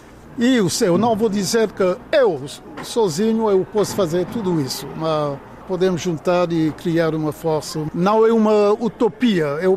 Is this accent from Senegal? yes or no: yes; Senegal; born there; Portuguese is a second language; Eu sou do mundo, mas eu sou também do continente africano. Eu nasci no Senegal